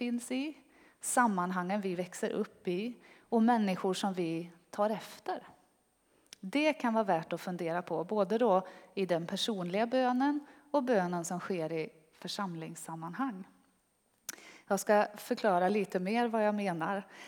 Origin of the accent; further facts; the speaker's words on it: Lidköping, Västra Götaland County, Sweden; accent: West Götaland dialect; Jag är från Lidköping. Jag försöker att dölja det mesta av den västgötskan, men den kommer fram ibland. Jag har småländska föräldrar och därför så är det inte riktigt så brett. Men det är härligt. Ja, och i Lidköping så tillhörde jag missionskyrkan.